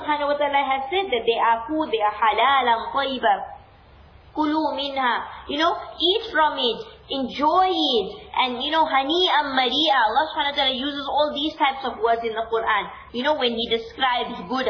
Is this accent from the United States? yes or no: no; India; And being Indian per se, what do we think about?